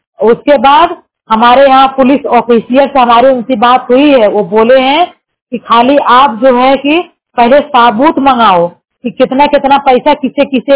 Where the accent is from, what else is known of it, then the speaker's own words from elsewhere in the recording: Jaunpur, Uttar Pradesh, India; now in Mumbai, India; जिला जौनपुर उत्तर प्रदेश के रहने वाली हूँ, मुंबई में रहती हूँ।